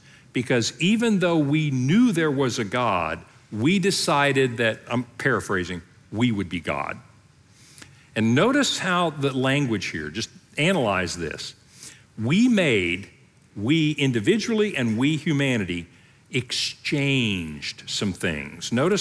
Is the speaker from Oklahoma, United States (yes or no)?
yes; Oklahoma, United States; Yeah, I mean, I'm from Oklahoma. We have every form of barbecue known to man.